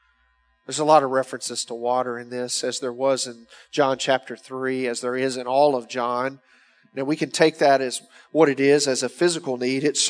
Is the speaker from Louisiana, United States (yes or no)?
yes; Louisiana, United States; I grew up in Louisiana. Relative humidity is always 93%